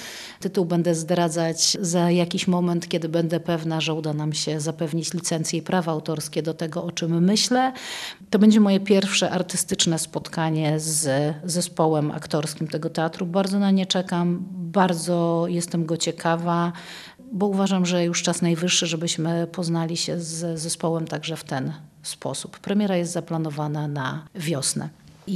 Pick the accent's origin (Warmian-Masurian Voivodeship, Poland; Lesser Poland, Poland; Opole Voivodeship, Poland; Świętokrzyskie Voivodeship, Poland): Warmian-Masurian Voivodeship, Poland; Olsztyn; also born or lived in Warsaw; now in Gdynia, Poland; Przyjechałam z Warszawy, ale sama pochodzę z Olsztyna i szczerze mówiąc myślałam, że Gdynia będzie podobna do mojego rodzinnego Olsztyna, który też słynie z lokalnego patriotyzmu.